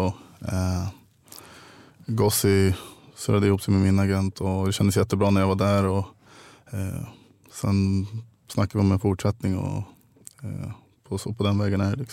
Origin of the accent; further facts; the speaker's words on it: Bålsta, Uppsala County, Sweden; Jo, jag är ju från Bålsta, så det är klart att det är skönt att vara inne i Stockholm